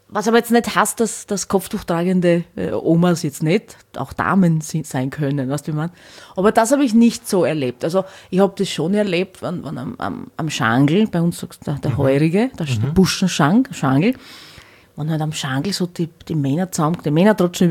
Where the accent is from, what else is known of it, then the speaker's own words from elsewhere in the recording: Hornstein, Burgenland, Austria; aus einem kroatischen Dorf eben und habe mit 5 Jahren angefangen Mandoline zu lernen und war dann eben bei so einem Mandolinenorchester bei der Tamburica in Hornstein, wo ich her bin.